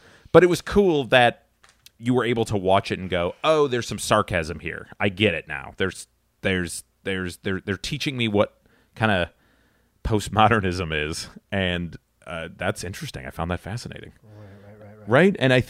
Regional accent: Cleveland, Ohio, United States; I'm from Cleveland, Ohio.

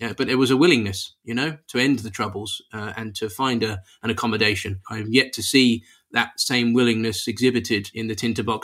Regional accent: United Kingdom; You know, I'm sitting here as a British male, 40-something, still trying to reconcile things like the Balfour Declaration

